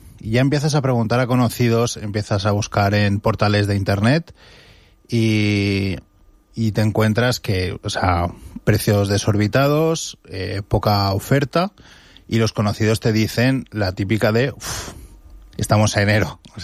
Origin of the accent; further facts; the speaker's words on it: Benidorm, Valencian Community, Spain; born there; yo soy nacido aquí en Benidorm y, bueno, pues desde los 18 la universidad hasta los 29 que volví y llevo viviendo desde 2019 en Benidorm, en casa de mi madre